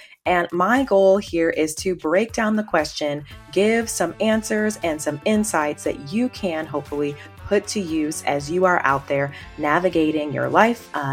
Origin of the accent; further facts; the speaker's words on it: Midwest, United States; I'm in Southern California, I grew up in the Midwest, I'm educated.